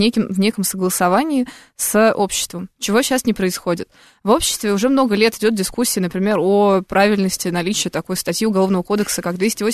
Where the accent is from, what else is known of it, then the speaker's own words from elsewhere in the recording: Saint Petersburg, Russia; после того, как она перестала быть губернатором моего родного города